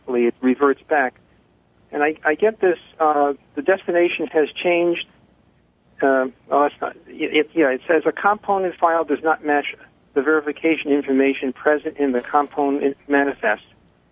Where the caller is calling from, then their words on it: Chili, New York, United States; Chile, New York.